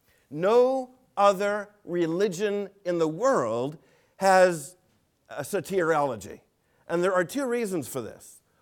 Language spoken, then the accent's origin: English; Boston, Massachusetts, United States; Growing up in Boston, we had a neighbor and member of our church named Walker Hancock.